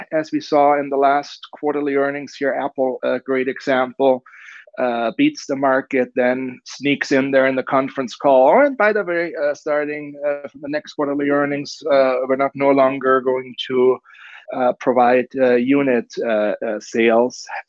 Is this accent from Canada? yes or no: no; Germany; now in Scottsdale, United States; I'm originally from Germany. I live in Arizona in Scottsdale